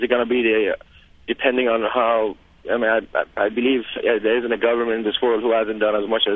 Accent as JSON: {"language": "English", "country": "Iran", "said": "I'm from Iran originally"}